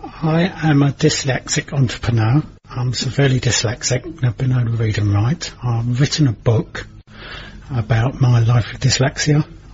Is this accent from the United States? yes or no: no; Broadstairs, South East England, United Kingdom; I was born and brought up in Broadstairs.